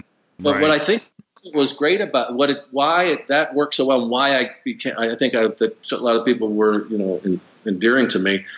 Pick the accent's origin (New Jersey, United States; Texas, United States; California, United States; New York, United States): New York, United States; born there; I was born in New York.